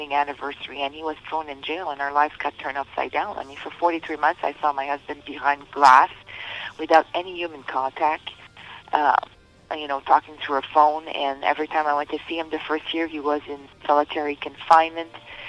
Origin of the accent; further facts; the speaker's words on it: Ontario, Canada; I'm a Canadian citizen. I married my husband in Canada. I'm French-Canadian from Northern Ontario. So, I one thing I have to say is I'm also white. I'm not Muslim.